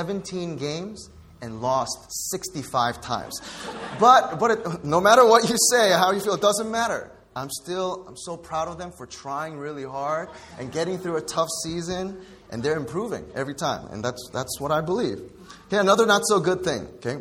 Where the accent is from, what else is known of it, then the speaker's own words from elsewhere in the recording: New York, United States; I'm from New York. It's the greatest city in the world, okay?